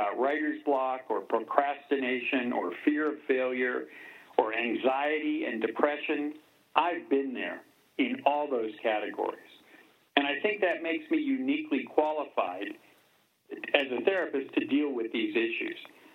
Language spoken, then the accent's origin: English; Pittsburgh, Pennsylvania, United States; You know, I grew up in the Pittsburgh with steel mills, a very blue-collar town, very smoky skies, and that Pittsburgh is gone.